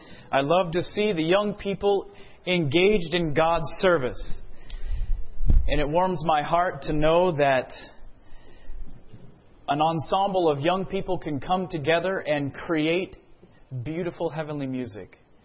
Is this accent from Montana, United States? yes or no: no; California, United States; moved away as an adult; now in New Mexico, United States; We're transplants from California, and we moved there about 3 years ago.